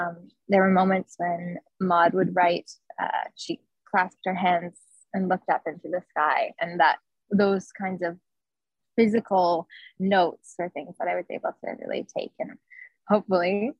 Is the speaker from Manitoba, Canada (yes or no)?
no; Dartmouth, Nova Scotia, Canada; I am from Dartmouth, Nova Scotia. I actually grew up on the Eastern Shore and head of Chesicook and in Dartmouth.